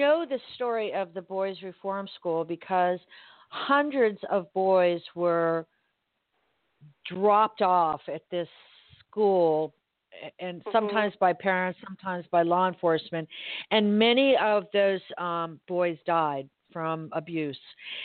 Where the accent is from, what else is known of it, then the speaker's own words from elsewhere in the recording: Miami, Florida, United States; I'm from Miami originally